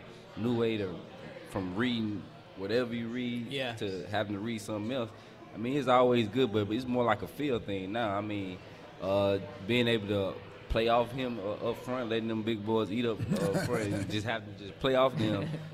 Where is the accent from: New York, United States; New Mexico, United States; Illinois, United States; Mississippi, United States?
Mississippi, United States; And I'm from Mississippi.